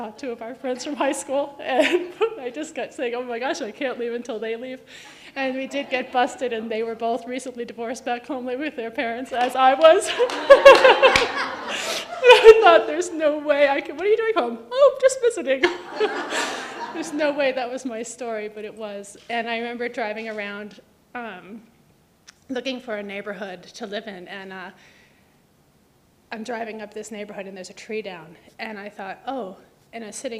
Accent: Fairfield, Connecticut, United States; also born or lived in New York; I think I pretty much grew up in Fairfield, although I was born in New York.

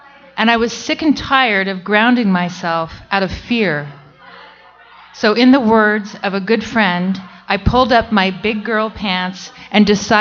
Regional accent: Idaho, United States; While growing up in Idaho's panhandle, I lived a few blocks from our tiny airport and loved lying in the backyard, watching the planes zoom overhead.

